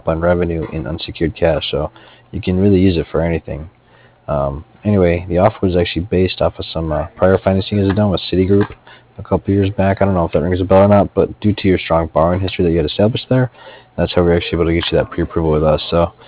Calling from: Cardiff, Wales, United Kingdom; In that case … I'm actually calling from Cardiff.

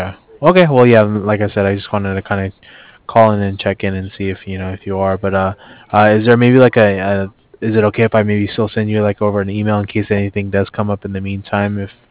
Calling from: Cardiff, Wales, United Kingdom; I'm calling over from Cardiff.

